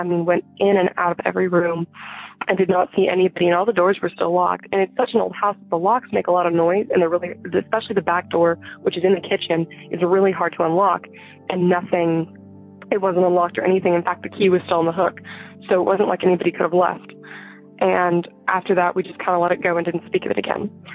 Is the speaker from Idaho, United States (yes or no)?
no; Arkansas, United States; I'm from Arkansas, and I am 17 years old